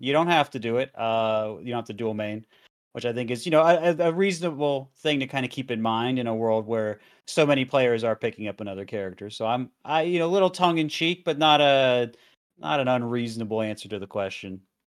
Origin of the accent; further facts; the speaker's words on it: the South, United States; I am from the South, yeah.